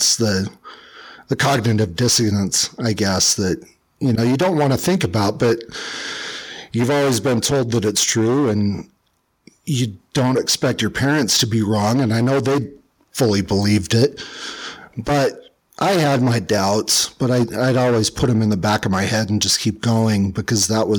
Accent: Utah, United States; I grew up in the Salt Lake Valley. I still live in Utah, just west of Salt Lake now. But I was out on the west side of the valley.

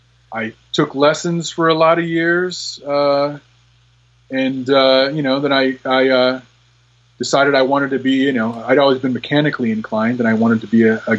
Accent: Miami, Florida, United States; I did, actually in Kendall.

